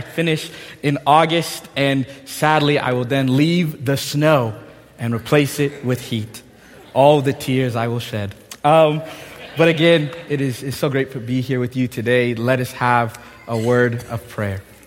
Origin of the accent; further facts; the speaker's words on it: Houston, Texas, United States; My home church growing up in Houston, we did a lot of mission trips.